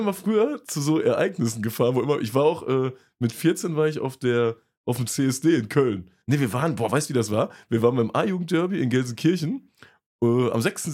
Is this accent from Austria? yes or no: no; Angola; Ich komme aus Angola.